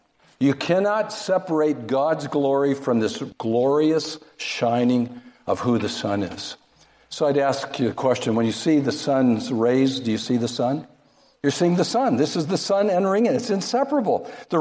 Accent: Philadelphia, Pennsylvania, United States; I'm from Philadelphia, and we have the Philadelphia Mint.

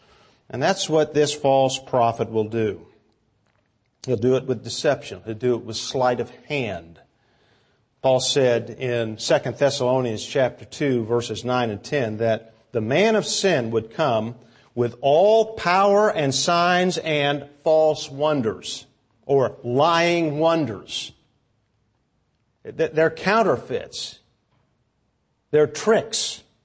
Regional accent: Kansas City, Missouri, United States; When I was a boy growing up in Kansas City, my father once took me downtown to see Blackstone the Magician.

